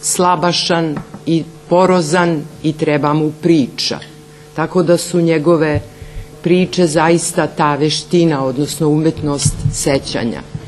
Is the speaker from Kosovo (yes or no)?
yes; Kosovo; mi smo iz istog kraja, mi smo iz Kosovog luga, mi te slike pamtimo i znamo.